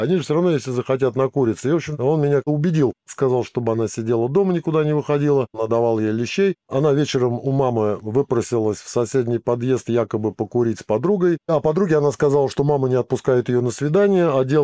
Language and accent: Russian; Moscow, Russia; В общем, я москвич, родился в Москве